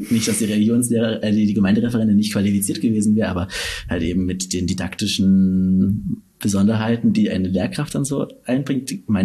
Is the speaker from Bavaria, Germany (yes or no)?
no; Gera, Thuringia, Germany; weil in meiner Heimatstadt Gera